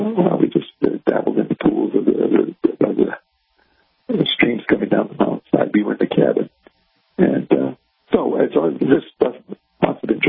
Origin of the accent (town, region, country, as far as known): Angola; born or raised there